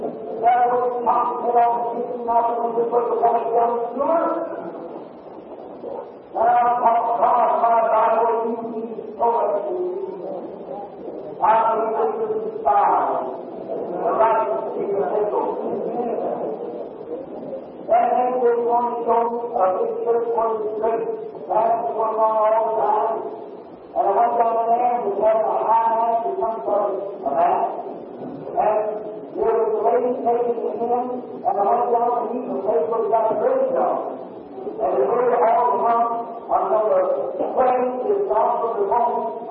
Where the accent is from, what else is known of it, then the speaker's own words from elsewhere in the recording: Ireland; I'm an Irish person, my people before we were all Catholic.